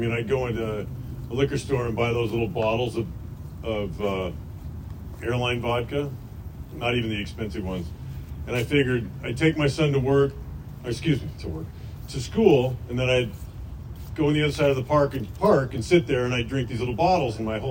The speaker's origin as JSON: {"language": "English", "country": "Ireland", "said": "It was a Jewish rehab. I'm Irish. So that was amusing."}